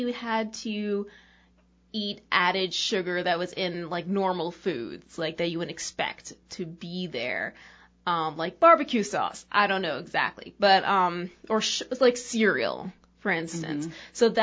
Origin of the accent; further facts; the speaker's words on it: New York, United States; And I come from New York, so the comparison here, I'm not used to cheap vegetables.